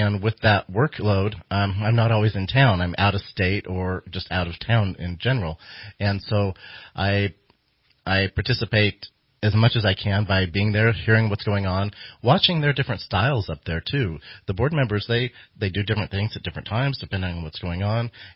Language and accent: English; McArthur, California, United States; I was raised up in the Intermountain area, up in MacArthur.